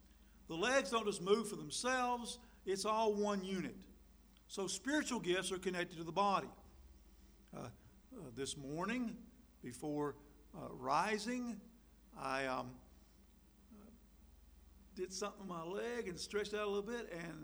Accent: Tryon, North Carolina, United States; When we were growing up in Tryon, North Carolina, we never locked the house.

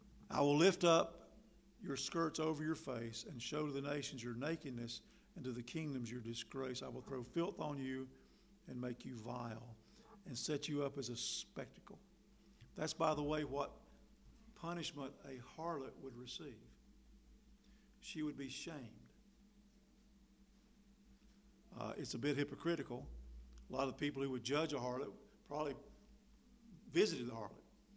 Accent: North Carolina, United States; moved away; I grew up in North Carolina, out in a residential neighborhood. We had to drive to the store a little way. It wasn't too far. It was, it took several miles. When I moved to Minnesota, there was a dentist office in my parking lot.

